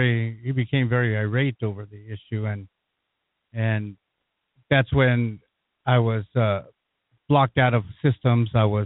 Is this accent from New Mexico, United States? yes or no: yes; Las Cruces, New Mexico, United States; I was born and raised here in Las Cruces.